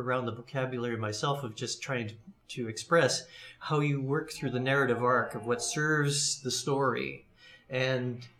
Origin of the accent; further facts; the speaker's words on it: Saskatchewan, Canada; Well, I grew up in southeastern Saskatchewan, Canada.